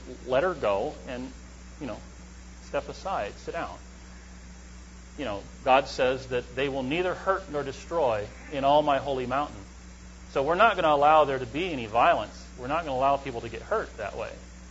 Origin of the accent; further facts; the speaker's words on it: Pasadena, California, United States; I grew up in Pasadena at headquarters.